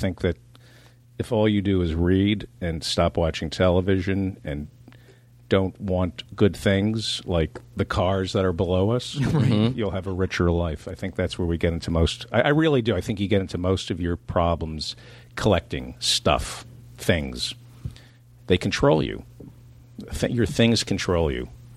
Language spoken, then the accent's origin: English; New Jersey, United States; also born or lived in Brooklyn; I grew up in New Jersey.